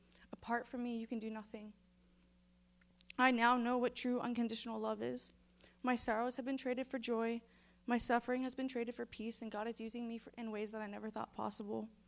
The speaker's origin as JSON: {"language": "English", "region": "Florida", "country": "United States", "tie": "born or raised there", "said": "I'm 30 years old, and I was raised in South Florida."}